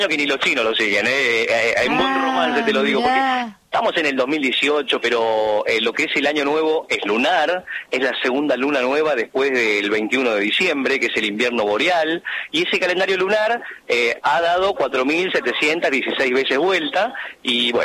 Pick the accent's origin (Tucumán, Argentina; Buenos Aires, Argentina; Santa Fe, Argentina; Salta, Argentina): Buenos Aires, Argentina; Yo soy de origen chino, claramente, pero de los 2 años estoy en Buenos Aires.